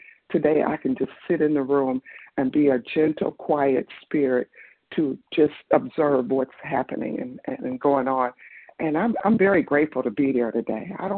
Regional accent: Detroit, Michigan, United States; from Detroit.

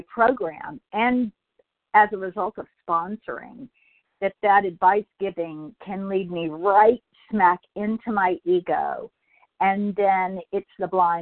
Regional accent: California, United States; from Southern California, recovering daily by the grace of God.

